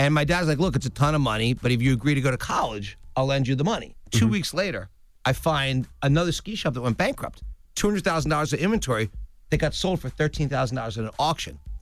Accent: Philadelphia, Pennsylvania, United States; Yeah, suburban Philadelphia.

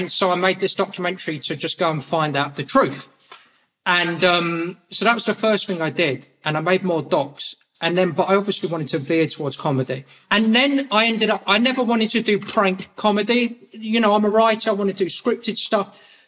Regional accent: England, United Kingdom; accent: English; because my accent, I don't know, to Americans, they probably think my accent maybe sounds like I'm a gentleman, but in England, it's kind of like a gutter accent.

